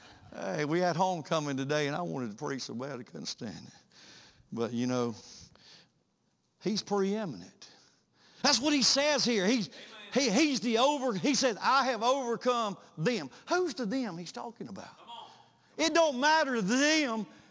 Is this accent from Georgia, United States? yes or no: yes; Buford, Georgia, United States; Hey, I'm not from Buford. I am Buford. That's a whole different ball game right there. The place where I was born and raised, you look through the back door of our house, and as the leaves are off the trees, I can see the back of the high school.